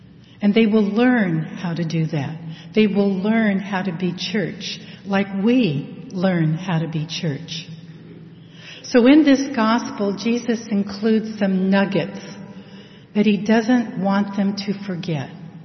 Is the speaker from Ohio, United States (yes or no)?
no; Manhattan Beach, California, United States; And I have very fond memories of my home growing up in Manhattan Beach.